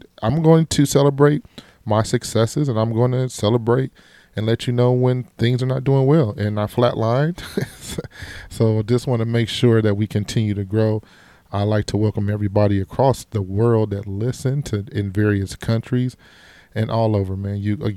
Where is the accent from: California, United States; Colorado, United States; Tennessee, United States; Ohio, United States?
Ohio, United States; So I am from Ohio, so Ohio doesn't have a team.